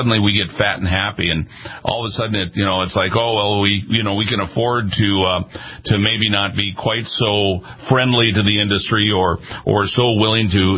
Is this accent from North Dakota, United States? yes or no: yes; Minot, North Dakota, United States; also born or lived in Douglas; I grew up in Minot. I lived there for most of my adult life. Actually born in Douglas, North Dakota, but moved there as when I was in junior high.